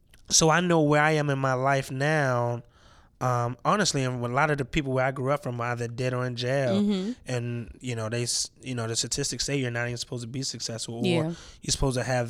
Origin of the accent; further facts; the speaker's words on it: Baltimore, Maryland, United States; because where I'm from the Alameda, not too far from Greenmount, very similar socioeconomic situations. And I went to Lake Clifton High School.